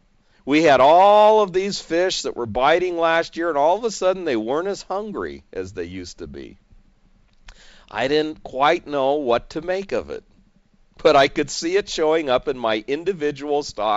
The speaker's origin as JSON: {"language": "English", "town": "San Diego", "region": "California", "country": "United States", "tie": "born or raised there", "said": "I grew up with many in the Point Loma area. We used to have a big tuna industry in San Diego. And I grew up right in the midst of it all."}